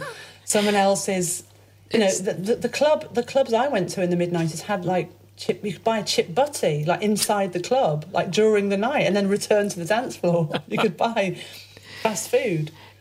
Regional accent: Knaresborough, Yorkshire and the Humber, United Kingdom; In my hometown of Knaresborough, there was a club called Night Out

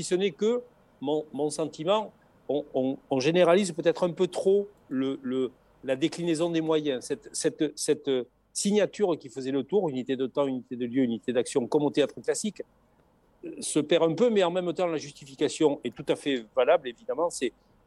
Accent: south of France, France; accent: southern; Nous, chez nous, dans le Sud, on est... Alors, on nous qualifie un peu de grande gueule et de voilà, on est très expansif

